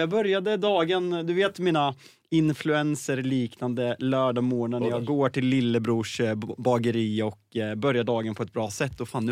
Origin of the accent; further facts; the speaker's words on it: Norrköping, Östergötland, Sweden; Du får tänka på att jag är från Norrköping.